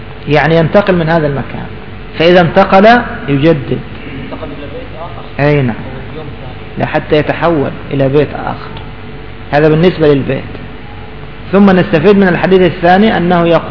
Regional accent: Cairo, Cairo Governorate, Egypt; عندنا في القاهرة

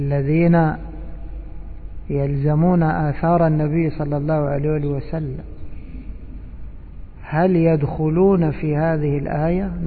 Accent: Egypt; أما احنا عندنا في مصر البرام هذا مفرد

